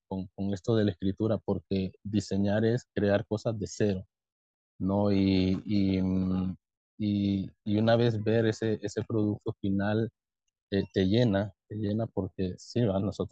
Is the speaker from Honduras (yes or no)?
yes; Honduras; Soy de Honduras, como bien lo mencionabas al inicio.